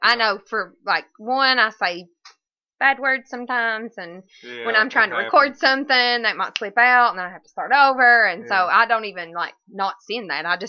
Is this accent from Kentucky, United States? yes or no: yes; Hazard, Kentucky, United States; Yeah, I'm originally from Hazard.